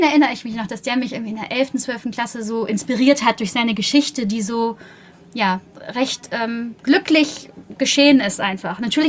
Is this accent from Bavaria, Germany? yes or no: no; Buxtehude, Lower Saxony, Germany; ich komme ja aus Buxtehude, eine Dreiviertelstunde vor den Toren Hamburgs, so am alten Land gelegen.